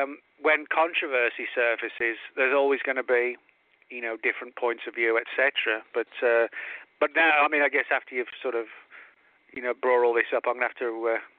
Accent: England, United Kingdom; I grew up in the English pubs

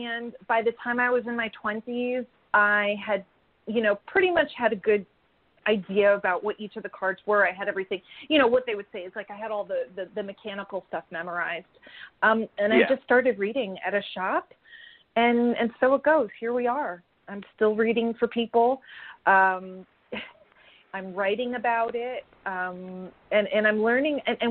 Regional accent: Connecticut, United States; I grew up in Connecticut. We had this, you know, like a metaphysical shop in our town.

